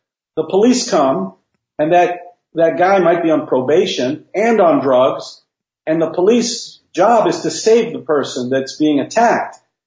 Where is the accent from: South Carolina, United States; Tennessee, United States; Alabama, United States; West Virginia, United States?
Tennessee, United States; I mean, I grew up in Tennessee in the 80s, and I never heard the N-word.